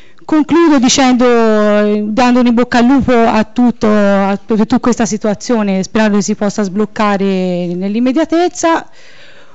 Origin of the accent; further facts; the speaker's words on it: Figline, Tuscany, Italy; sono abitante da sempre del comune di Figline e ci tengo particolarmente a dirlo perché al mio paese ci tengo forse come pochi altri miei concittadini.